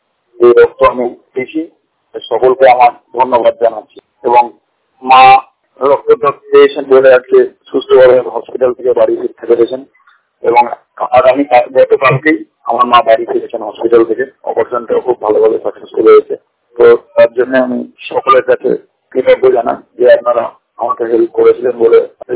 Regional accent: Bania, West Bengal, India; আমার বাড়ি বীরভূম ডিস্ট্রিক্টের নবাবিথা আন্তর্গত বানিয়া গ্রামে।

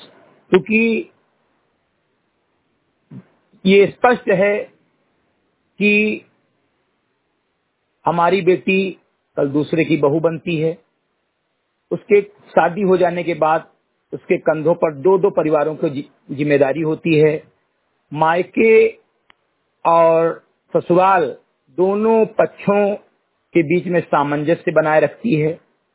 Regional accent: Bahraich, Uttar Pradesh, India; ग्राम उपोष चमरी गटही विकासखंड मेनपुरवा जनपद बहराइच का रहने वाला हूं।

